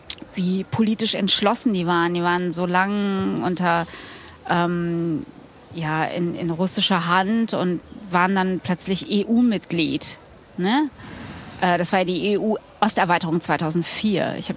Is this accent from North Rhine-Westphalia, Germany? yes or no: yes; North Rhine-Westphalia, Germany; Sprechen wir über als Westfälin?